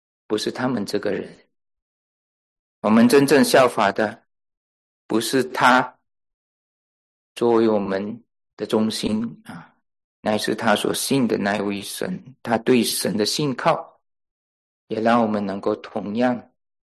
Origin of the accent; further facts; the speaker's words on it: Malaysia; now in United States; 我从小在教会长大，啊，从马来西亚那里，经过来到美国之后